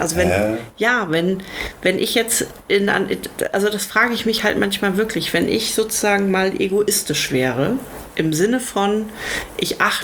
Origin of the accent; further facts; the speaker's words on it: Lower Saxony, Germany; Also ich bin ja in Niedersachsen zur Schule gegangen